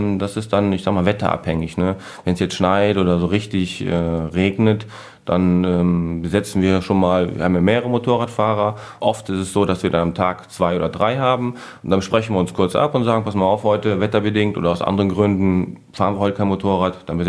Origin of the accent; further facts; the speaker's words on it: North Rhine-Westphalia, Germany; Ich komme ja aus dem Rheinisch-Bergischen Kreis, versehe ja auch da Dienst